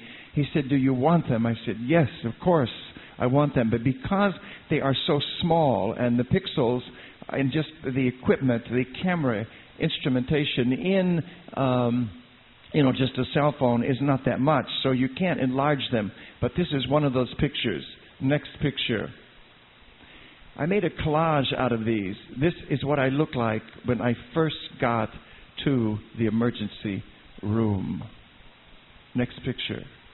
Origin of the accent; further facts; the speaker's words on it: England, United Kingdom; I'm very English.